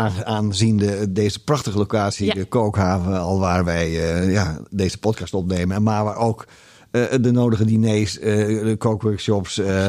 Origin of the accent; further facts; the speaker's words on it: Leeuwarden, Friesland, Netherlands; Ze komt zelfs uit Leeuwarden, waar ik vandaan kom.